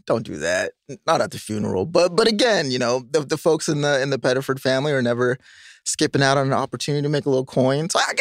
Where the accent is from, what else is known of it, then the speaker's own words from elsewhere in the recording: California, United States; I grew up in the Bay, Silicon Valley.